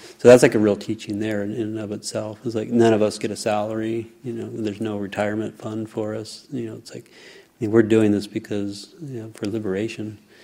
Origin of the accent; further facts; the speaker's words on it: Indiana, United States; I grew up in Indiana, so I just couldn't tomorrow to say, okay, I'm moving back to Indiana and I'm going to start a monastery.